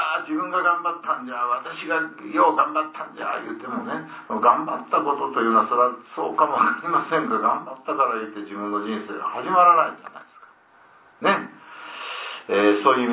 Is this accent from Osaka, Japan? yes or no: no; Okayama, Japan; born there; そういうその四国の高知で生まれた人間とこの岡山のここで生まれた私がその後にですね一緒に流してもらうという